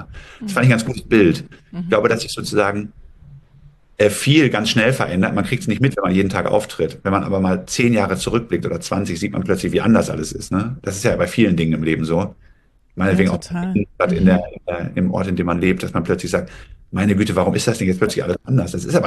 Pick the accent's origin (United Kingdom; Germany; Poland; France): United Kingdom; England; German is a second language; Und dann habe ich gesagt, ja, England bin ich eigentlich nur.